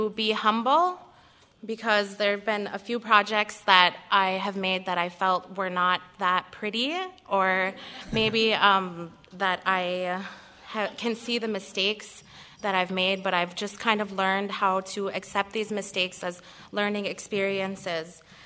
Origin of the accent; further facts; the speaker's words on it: Onigum, Minnesota, United States; I am from the Leech Lake Reservation, but more specifically, Onagam.